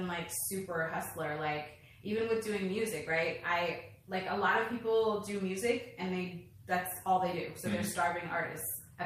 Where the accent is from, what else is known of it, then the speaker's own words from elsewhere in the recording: Los Angeles, California, United States; So I grew up in Los Angeles, California. My dad's a jazz musician. My mom works for an airline, middle class.